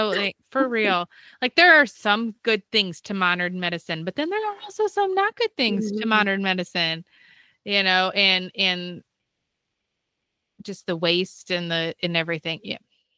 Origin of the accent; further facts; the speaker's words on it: Michigan, United States; accent: Michigan; my Michigan accent doesn't always sound like the Tennessee one or Ohio